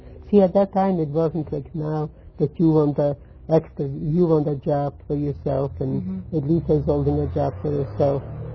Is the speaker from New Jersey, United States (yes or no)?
no; Milwaukee, Wisconsin, United States; Because it was a local, I was from Milwaukee.